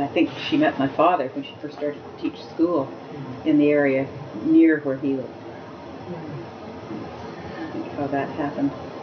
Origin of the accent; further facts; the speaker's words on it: Kingston, Ontario, Canada; also born or lived in Toronto; I was born here in Kingston, actually.